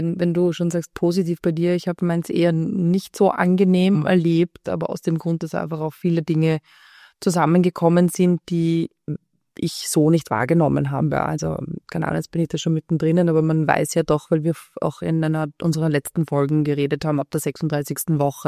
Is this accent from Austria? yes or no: yes; Vienna, Austria; ich bin ja eine typische Wiener Gantlerin